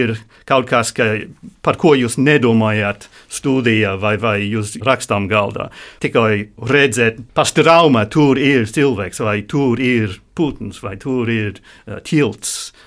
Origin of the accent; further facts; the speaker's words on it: United Kingdom; Latvian is a second language; now in Latvia; Nu, es esmu brits, bet es esmu Latvijas pilsonis arī.